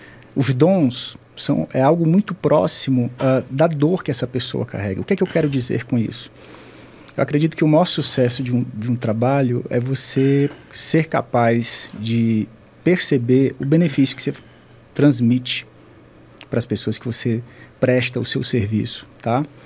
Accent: Fortaleza, Ceará, Brazil; Esse meu sotaque, tá, gente? Eu sou de Fortaleza, sou cearense, né? Venho de uma família simples, né? Família simples.

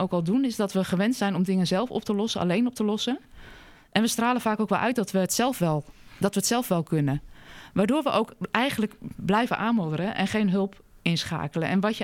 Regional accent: Deventer, Overijssel, Netherlands; En als je bijvoorbeeld kijkt, ik kom uit Deventer

